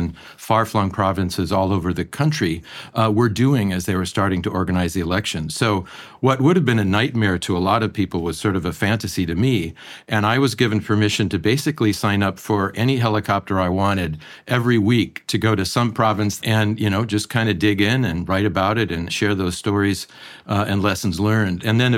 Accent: Northfield, Minnesota, United States; I grew up in a small Minnesota college town, actually where St. Olaf and Carleton College are on either side of a river. It's a really beautiful, picturesque place.

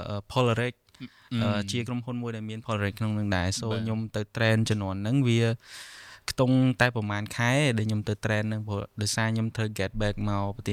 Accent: Banteay Meanchey, Cambodia; ហើយខ្ញុំមកពីខេត្តទីមានជ័យហើយតាមដែលខ្ញុំរៀនគឺនៅសាលាសិរីភ័ណ្ឌហ្នឹង

